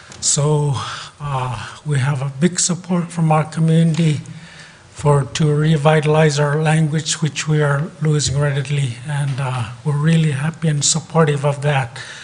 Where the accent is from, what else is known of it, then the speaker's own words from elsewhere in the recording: Chevak, Alaska, United States; from Chivac. I represent Kashinimi School District.